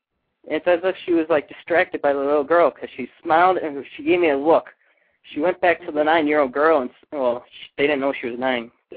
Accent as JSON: {"language": "English", "town": "Lowell", "region": "Massachusetts", "country": "United States", "said": "But with me, they asked me if I was from Lowell, and I said, yeah."}